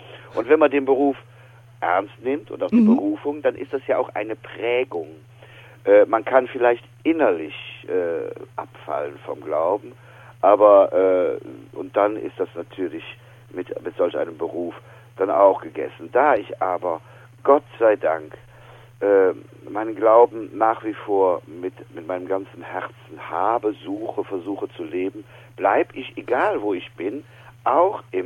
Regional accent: Wipperfürth, North Rhine-Westphalia, Germany; Ja, weil ich aus einer sehr katholischen Familie komme und meine Heimatstadt Wipperfürth, die wurde früher genannt Klein-Nazareth. So schwarz und katholisch ist Wipperfürth.

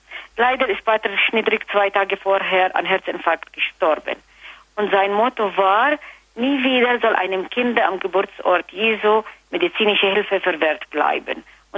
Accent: Palestine; German is a second language; als Palästinenser, als Einheimische von diesem Land

